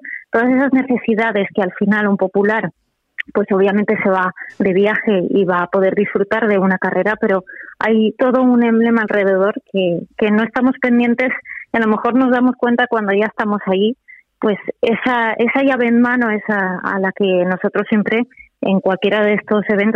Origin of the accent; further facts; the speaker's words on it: Valencian Community, Spain; tenemos la oportunidad de como valencianos, que bien has dicho, estar dentro de otros eventos deportivos